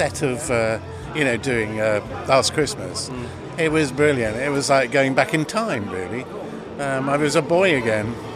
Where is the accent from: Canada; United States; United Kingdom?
United Kingdom; Southwold, East of England; It's fish and chips. I come from Southwold, where the fish and chips are pretty good too.